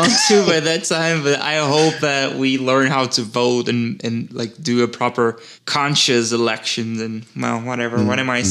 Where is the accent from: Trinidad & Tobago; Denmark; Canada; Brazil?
Brazil; Like, I'm from Brazil. I'm not from the United States.